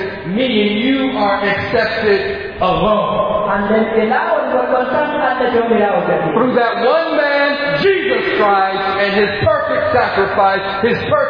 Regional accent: San Francisco, California, United States; I'm from San Francisco.

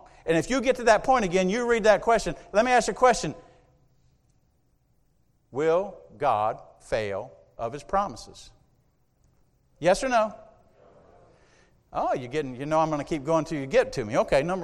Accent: South Carolina, United States; I started a church in South Carolina, my hometown, and I went to my hometown with nothing and started a church.

